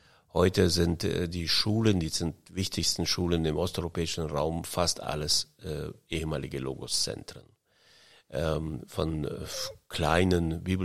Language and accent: German; Estonia; moved away; ich komme ja aus Estland, von den dortigen Evangeliums-Christen-Baptisten-Gemeinden und dann später Methodisten-Gemeinden.